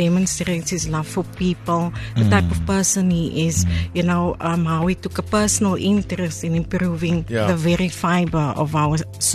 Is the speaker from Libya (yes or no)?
no; Kroonstad, Free State, South Africa; We grew up together in Breen Park, Kroonstad.